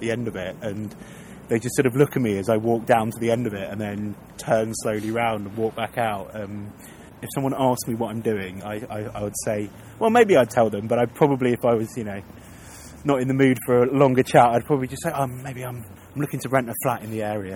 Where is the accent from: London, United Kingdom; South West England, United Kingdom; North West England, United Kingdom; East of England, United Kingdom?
London, United Kingdom; being sort of born and bred in South East London